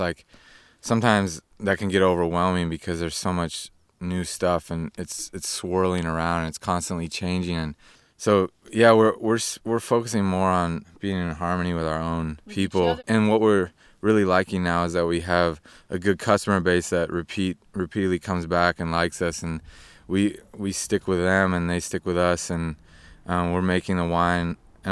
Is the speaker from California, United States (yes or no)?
yes; Healdsburg, California, United States; I'm a farmer, really, fifth generation, because I'm from Healdsburg